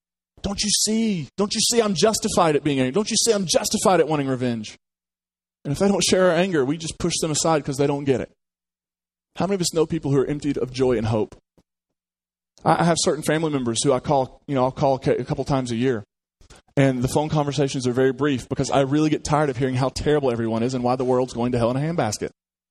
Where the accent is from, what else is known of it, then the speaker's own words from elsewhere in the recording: United States; I'm from Hatfield-McCoy country.